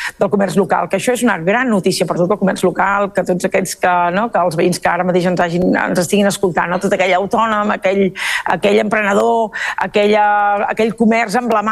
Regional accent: Barcelona, Catalonia, Spain; Jo com a catalana i com a barcelonina

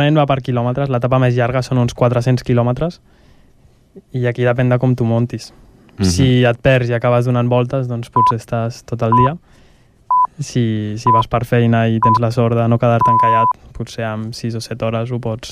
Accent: Sant Cugat del Vallès, Catalonia, Spain; sobretot de Sant Cugat, al final som d'aquí de tota la vida

